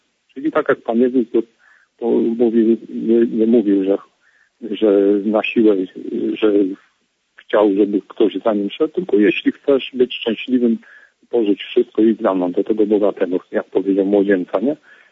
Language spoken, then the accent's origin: Polish; Łódź Voivodeship, Poland; pochodzę z diecezji łowickiej